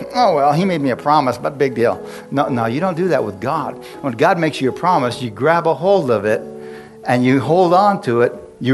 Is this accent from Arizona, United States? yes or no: yes; Bisbee, Arizona, United States; I'm from Bisbee. I'm a Mexican from Bisbee. Who would use a Mexican from Bisbee?